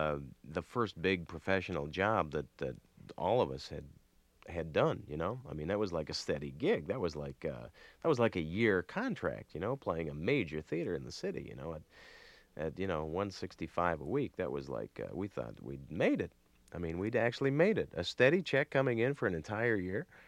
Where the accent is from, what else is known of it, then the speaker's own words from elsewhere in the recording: Toronto, Ontario, Canada; I get to work out of my hometown of Toronto.